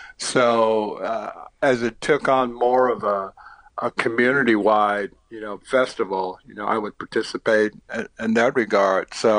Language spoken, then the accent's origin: English; Houston, Texas, United States; Well, growing up in Southeast Houston, my family would go on this, we called it a picnic, out to this farm actually near Prairie View